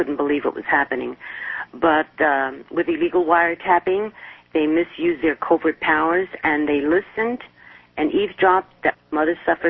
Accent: New York City, New York, United States; And I'm originally from New York City. I'm a Latina.

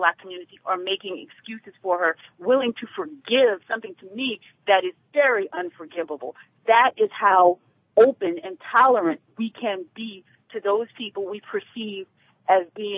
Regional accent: New Orleans, Louisiana, United States; I'm from New Orleans

